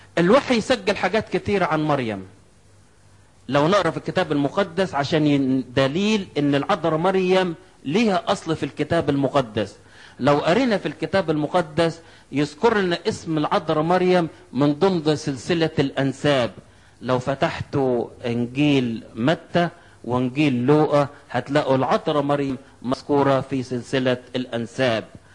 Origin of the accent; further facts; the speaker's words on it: Egypt; فعلا المسيح كان موجود عندنا في مصر فترة من حياته وهو صغير